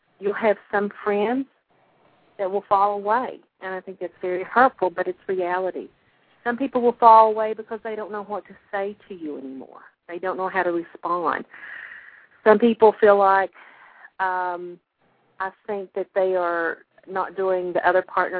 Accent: Kentucky, United States; accent: Appalachian; I grew up in eastern Kentucky. I grew up thick in the Appalachian Mountains, which you can probably tell by my accent.

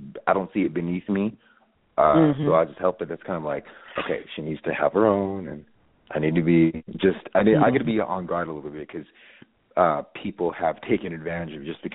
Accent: California, United States; I'm from California

